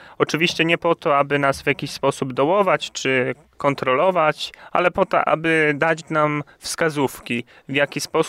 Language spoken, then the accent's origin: Polish; Krotoszyn, Greater Poland Voivodeship, Poland; Ja jestem z Krotoszyna